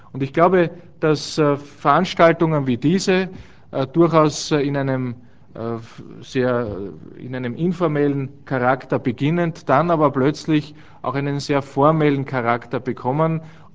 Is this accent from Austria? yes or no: yes; Austria; Wenn wir als Österreicher einen kleinen Beitrag dazu leisten können